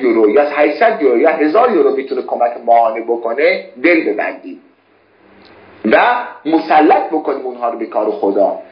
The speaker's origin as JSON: {"language": "Persian", "country": "Iran", "moved": "yes", "said": "بعد از اینکه از ایرانم جدا شدم به کشورهای خطرناکتر از ایران سفر کردم."}